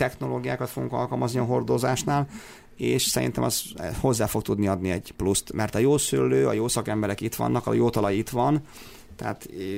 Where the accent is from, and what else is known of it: Tata, Komárom-Esztergom, Hungary